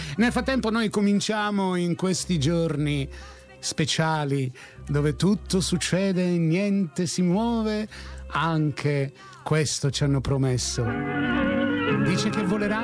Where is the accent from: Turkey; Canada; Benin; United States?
United States; now in Rome, Italy; e il mio italiano somiglia molto, lo so, a quello di Stelio, però io non parlo come Stelio. Io sono un americano che vive a Roma